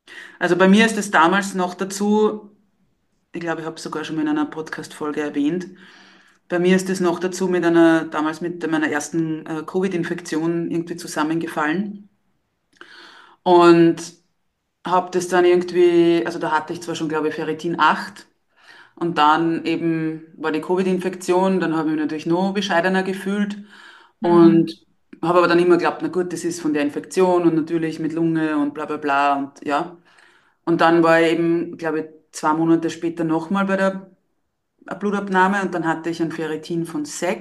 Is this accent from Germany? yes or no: no; Lower Austria, Austria; wie man so schön bei uns in Niederösterreich sagt